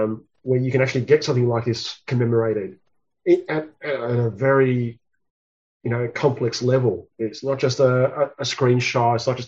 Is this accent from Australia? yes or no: yes; Australia; it's easy to get a bit sometimes, you know, disheartened as Australian soccer researchers, historians, whatever you want to call us.